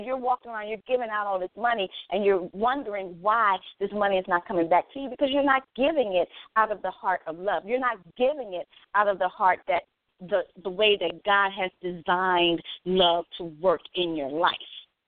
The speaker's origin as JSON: {"language": "English", "region": "Mississippi", "country": "United States", "said": "I'm from Mississippi. I get it in. I can get hood. I can get ghetto. I can get country."}